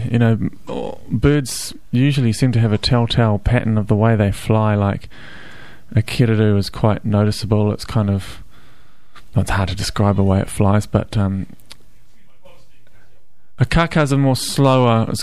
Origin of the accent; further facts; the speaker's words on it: Auckland, New Zealand; I may have heard them growing up in Auckland, but I was unfamiliar with their sound.